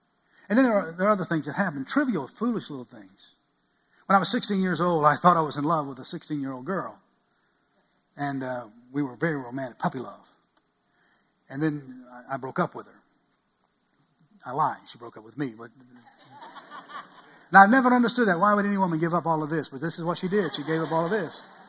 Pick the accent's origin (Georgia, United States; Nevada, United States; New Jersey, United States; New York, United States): Georgia, United States; Atlanta; born there; I grew up in the country, but I was born in the city. October the 25th, 1953, I was born in Crawford Long Hospital in Atlanta, Georgia.